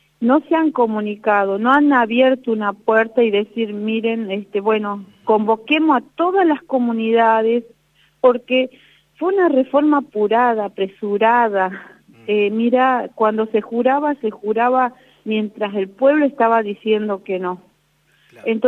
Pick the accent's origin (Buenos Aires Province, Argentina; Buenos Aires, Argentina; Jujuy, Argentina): Jujuy, Argentina; igual pase lo que pase, nosotras las comunidades, el pueblo jujeño, yo creo que cada docente